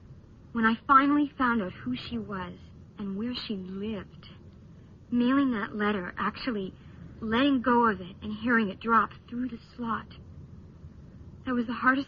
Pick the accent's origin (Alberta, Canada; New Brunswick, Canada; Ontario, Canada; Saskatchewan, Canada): Ontario, Canada; St. Catharines; born there; also born or lived in Thunder Bay; How I was put up for adoption in Thunder Bay, even though I was born in St. Catharines.